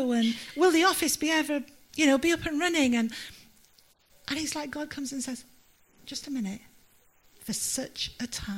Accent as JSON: {"language": "English", "region": "Yorkshire and the Humber", "country": "United Kingdom", "tie": "born or raised there", "lives_now": "Newport, United Kingdom", "said": "when I was growing up in Yorkshire."}